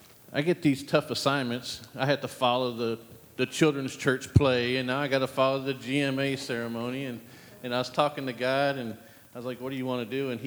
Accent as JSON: {"language": "English", "town": "Danbury", "region": "Connecticut", "country": "United States", "tie": "born or raised there", "said": "I grew up in Danbury. That's as close as I'm getting."}